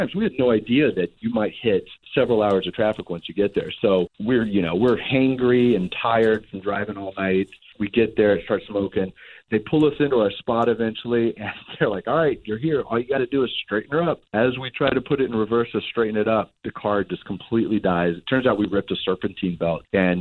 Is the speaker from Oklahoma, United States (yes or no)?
yes; Oklahoma, United States; I'm from Oklahoma and my brothers live there.